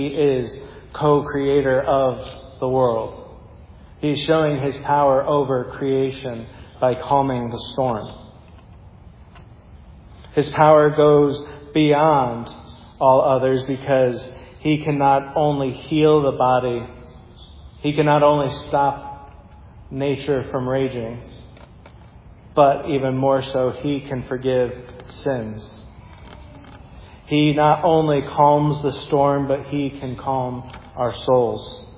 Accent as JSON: {"language": "English", "region": "Connecticut", "country": "United States", "tie": "born or raised there", "said": "I grew up in Connecticut."}